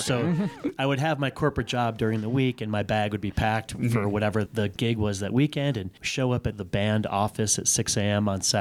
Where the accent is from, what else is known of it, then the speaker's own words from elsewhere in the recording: Rochester, New York, United States; I'm from Rochester, New York, where I was part of a big corporate band called